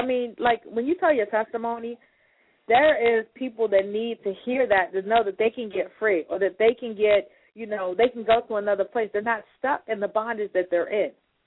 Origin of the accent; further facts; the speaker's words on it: Maryland, United States; I am from Maryland, yes.